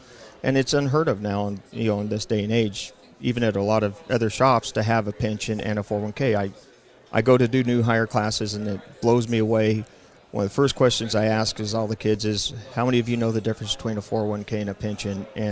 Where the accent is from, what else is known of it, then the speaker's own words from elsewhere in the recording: Idaho, United States; I grew up in Boise County, so it's been a little niche of mine that I feel for these people because I grew up in that area.